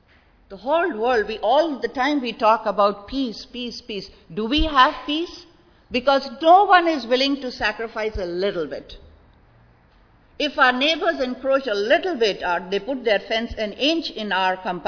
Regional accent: India; I, as an Indian, I all the time hear the news, because we are two nations, neighbors.

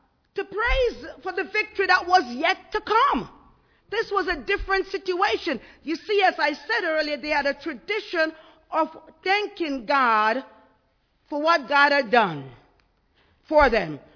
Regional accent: Jamaica; moved away; I'm from the Caribbean, you know, and our blood is warm. We are in the 90 degree all the time, 80 something. It's probably 80 something there now. But I thought, even if I've lived here longer than I live in Jamaica

